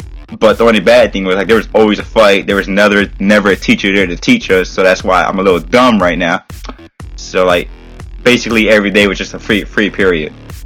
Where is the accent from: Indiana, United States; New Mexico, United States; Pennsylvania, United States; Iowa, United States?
Pennsylvania, United States; Philadelphia; I was born and I was raised in North Philadelphia